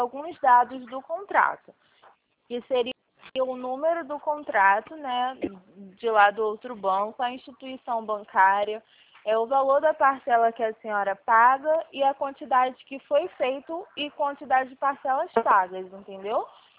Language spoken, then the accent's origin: Portuguese; Rio de Janeiro, Brazil; Então, eu sou do Rio de Janeiro.